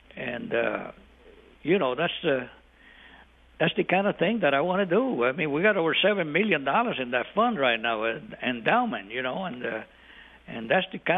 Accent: Puerto Rico; born there; You know, I'm an American. You know, I was born in Puerto Rico. I'm a Puerto Rican.

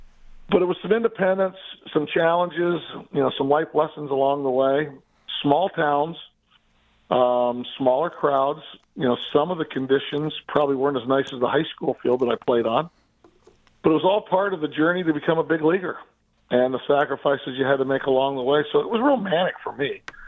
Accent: Merritt Island, Florida, United States; He was from Rockledge. I was from Merritt Island.

